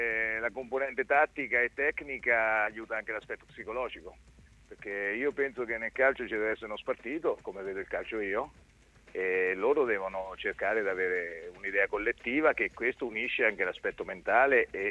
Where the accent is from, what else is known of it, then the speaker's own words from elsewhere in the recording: Tolentino, Marche, Italy; Io da Maceratese, da Tolentinate.